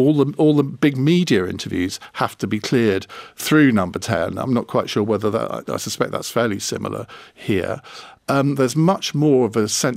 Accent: United Kingdom; being a Brit

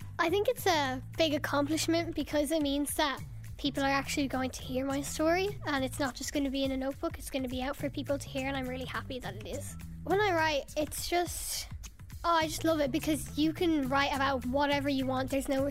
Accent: Kildare, Leinster, Ireland; I'm 12 years old and I'm from Kildare.

